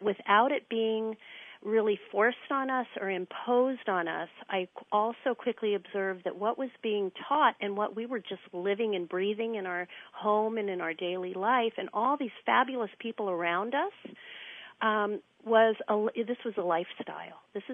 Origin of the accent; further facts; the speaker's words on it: San Francisco, California, United States; And again, then also growing up in San Francisco, a San Francisco kid with all my friends and going to the schools